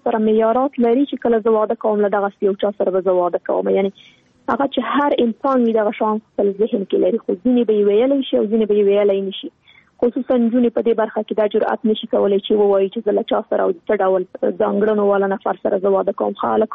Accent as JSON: {"language": "Pashto", "country": "Afghanistan", "tie": "born or raised there", "said": "زه خو شخصا په جګړه کې پیدا شوی یم، دا په جګړه کې را لوی شولم"}